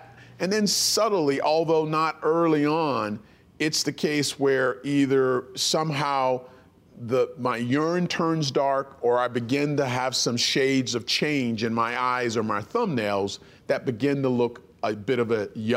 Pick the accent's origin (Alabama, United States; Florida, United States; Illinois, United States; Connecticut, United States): Alabama, United States; Demopolis; born there; So I was born in Demopolis, Alabama. It's in a small town in the Black Belt of Alabama, a rural farming area where my parents were educators.